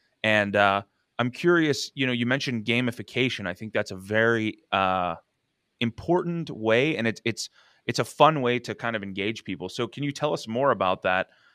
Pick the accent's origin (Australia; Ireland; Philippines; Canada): Australia; accent: Australian; they're probably going to make fun of my Aussie accent